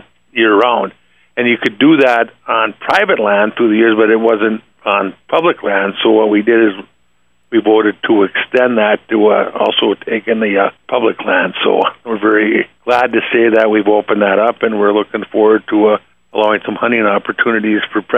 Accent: White Pine, Michigan, United States; now in Ontonagon, United States; I'm from Ontonagon, and I was born and raised in White Pine, Michigan, that not many people can claim.

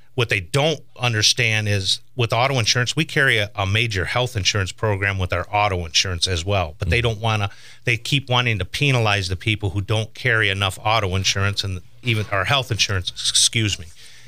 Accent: Flint, Michigan, United States; also born or lived in Saginaw; Well, originally, I was born in Saginaw, Michigan. I grew up in Flint.

